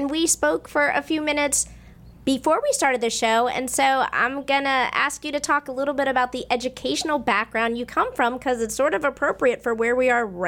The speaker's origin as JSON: {"language": "English", "region": "Northeast", "country": "United States", "said": "Northeasterner here, so okay, hi."}